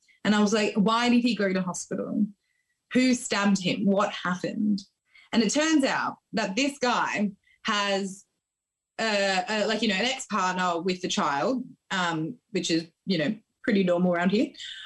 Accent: Australia; moved away as an adult; now in Birmingham, United Kingdom; I'm also an Australian who's currently living over in Birmingham in the UK.

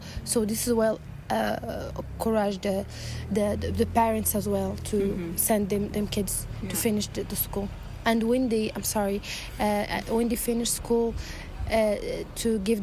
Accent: Morocco; I'm from Morocco, exactly south Morocco.

